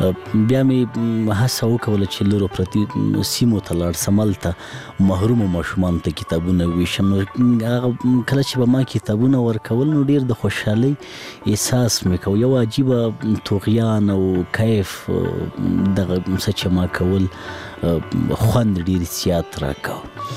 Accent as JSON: {"language": "Pashto", "region": "Laghman", "country": "Afghanistan", "tie": "born or raised there", "said": "زه په لغمان کې پیدا سویم په لغمان کې را لوی سویم خوانسی می په لغمان کې لوسته"}